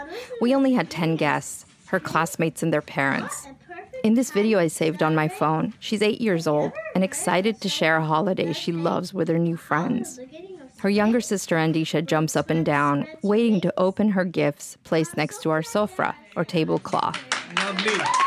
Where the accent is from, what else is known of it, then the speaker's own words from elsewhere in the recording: Herat, Afghanistan; English is a second language; moved away; My family has celebrated Nowruz with fanfare since I was born in Afghanistan.